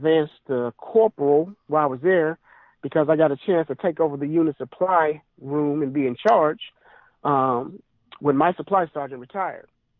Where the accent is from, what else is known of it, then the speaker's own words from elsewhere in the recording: Dayton, Ohio, United States; I grew up in Dayton, Ohio. I'm a product of junior ROTC myself.